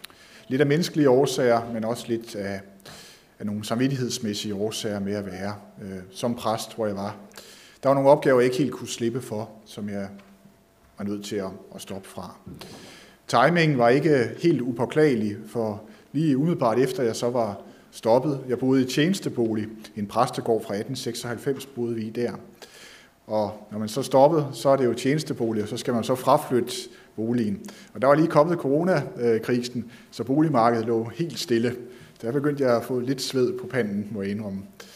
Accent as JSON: {"language": "Danish", "region": "Zealand", "country": "Denmark", "said": "Men oprindeligt er jeg fra Lolland, og det er jo det sted i Danmark, hvor man har den bedste jord"}